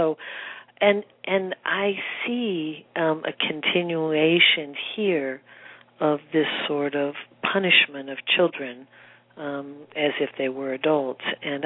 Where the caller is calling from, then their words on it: Michigan, United States; I'm calling from Michigan